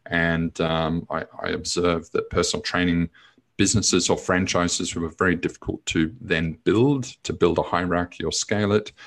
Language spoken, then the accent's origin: English; New Zealand; moved away as an adult; now in Australia; I moved country at that time. So I moved from New Zealand to Australia.